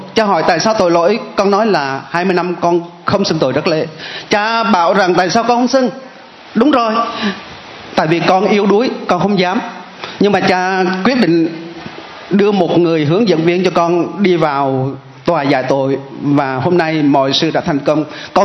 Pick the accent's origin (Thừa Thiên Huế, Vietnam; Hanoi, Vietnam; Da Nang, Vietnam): Thừa Thiên Huế, Vietnam; Huế; now in Ho Chi Minh City, Vietnam; Hồi nhỏ con sinh ra và lớn lên ở Huế. Còn con hiện tại bây giờ con đang ở quận 8, thành phố Hồ Chí Minh.